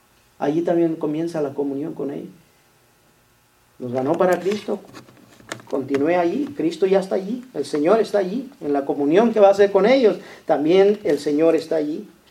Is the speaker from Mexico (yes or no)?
yes; Michoacán, Mexico; Michoacán por computadora. Y me meto y me llevo casi una hora siguiendo el camino, el mapa, y llego a mi pueblo. Presumiéndole a mis hijos, miren, aquí fue donde nací, aquí fue donde, aquí, mira, aquí cuidaba las borregas